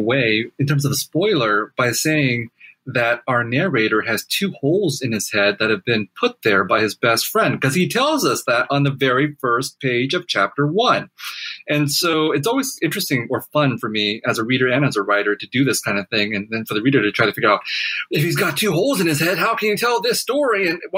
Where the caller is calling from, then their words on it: Pasadena, California, United States; I'm calling from my basement office in Pasadena, California, right next to Los Angeles.